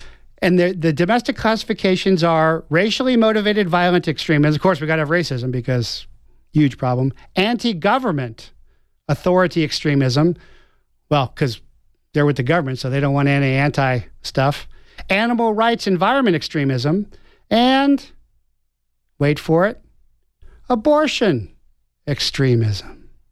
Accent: Cincinnati, Ohio, United States; I'm from Cincinnati.

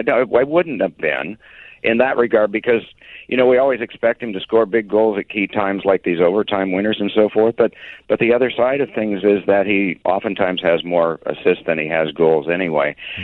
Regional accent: Indiana, United States; born there; I was born in Indiana.

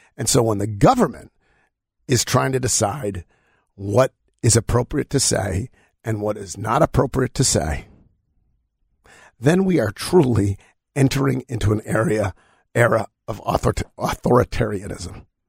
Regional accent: United States; that is when, to me, as an American, I find it deeply problematic.

